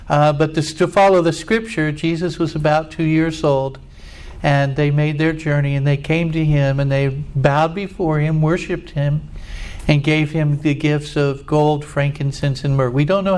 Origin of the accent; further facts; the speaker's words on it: Scotland, United Kingdom; I'm Scottish.